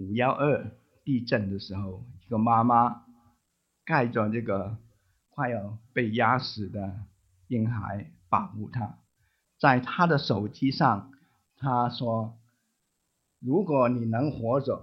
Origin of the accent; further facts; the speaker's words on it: Hong Kong; 我的故乡是在香港